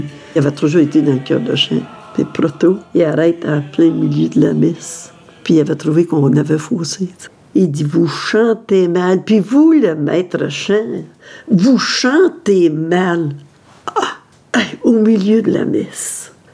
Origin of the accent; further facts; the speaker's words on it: Cloutier, Quebec, Canada; also born or lived in Gentilly; Je suis née à Gentilly. Je suis arrivée à Cloutier